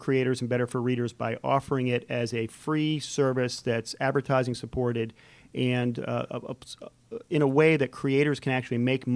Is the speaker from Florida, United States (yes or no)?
no; West Hartford, Connecticut, United States; now in Atlanta, United States; I'm from West Hartford, Connecticut, originally.